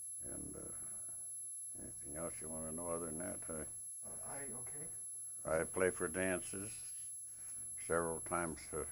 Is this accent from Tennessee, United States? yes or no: no; Dresden, Kansas, United States; born there; also born or lived in Wyoming; I was born in Dresden, Kansas. And we had several cyclones in that area, so we lived through three or four of them and decided to homestead in Wyoming.